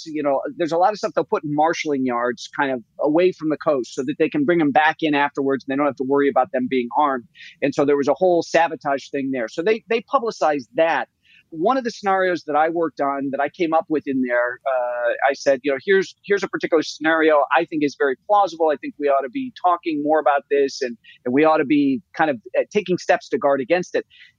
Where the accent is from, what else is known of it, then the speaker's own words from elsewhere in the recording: United States; So as much as it was an honor for me to give, I actually got a lot as an author and as an American.